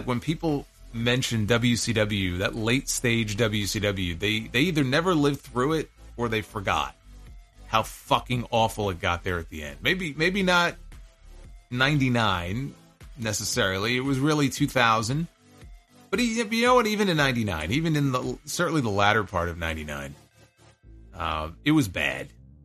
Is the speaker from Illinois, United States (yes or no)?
no; Kearny, New Jersey, United States; They are currently filming in my hometown of Kearney, New Jersey.